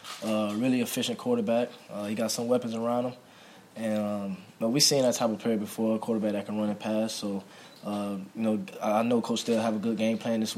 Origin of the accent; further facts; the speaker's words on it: Florida, United States; we're from Florida, so it means a little bit more just, you know, going back to our home state